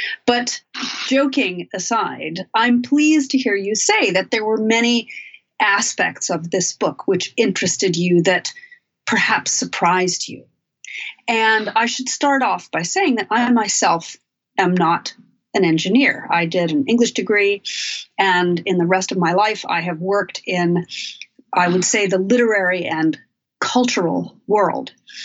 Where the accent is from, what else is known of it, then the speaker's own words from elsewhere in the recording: New York City, New York, United States; I grew up in New York City. I grew up, however, on the Upper West Side.